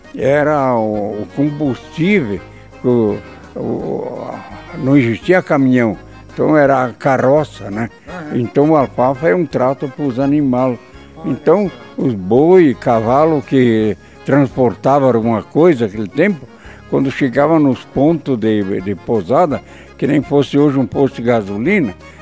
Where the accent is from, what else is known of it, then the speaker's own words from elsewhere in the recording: Campos Novos, Santa Catarina, Brazil; born there; Campos Novos, Santa Catarina.